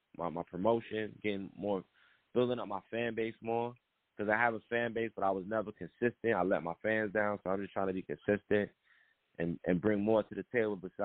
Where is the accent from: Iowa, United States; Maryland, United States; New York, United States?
New York, United States; Queens; I want to let people know that I'm from Queens, no matter where I'm at.